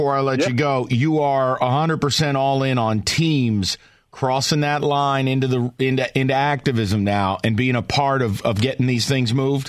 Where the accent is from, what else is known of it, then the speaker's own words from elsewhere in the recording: New York, United States; I'm a kid from New York.